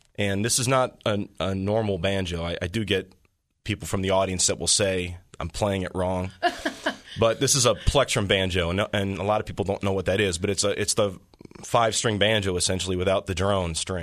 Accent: St. Louis, Missouri, United States; No, I'm from St. Louis, Missouri.

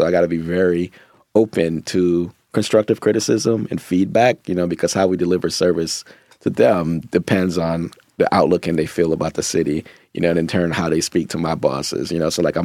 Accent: Jamaica; moved away; Yeah, so it's an interesting story. I think I came from Jamaica in the early 90s. And it was my father, he came over first and set the groundwork. And then he came up for my sister and me.

